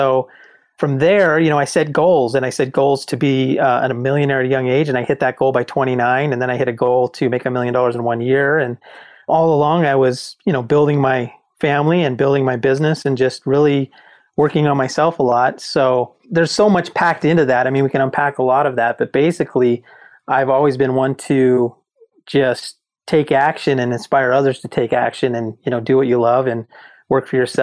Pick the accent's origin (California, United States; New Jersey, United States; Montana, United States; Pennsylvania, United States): Montana, United States; moved away; You know, I didn't realize it until I got to Arizona. I'm from Montana originally.